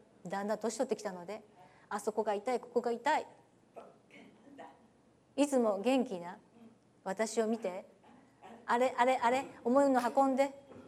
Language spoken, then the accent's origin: Japanese; Tokushima, Japan; 私の実家阿波踊りで有名な徳島です。